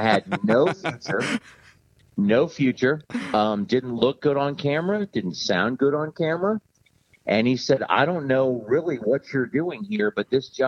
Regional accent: Washington, District of Columbia, United States; now, I grew up in Washington, D.C.

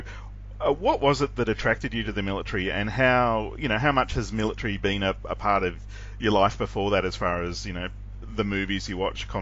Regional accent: Australia; Sorry, I'm an Aussie.

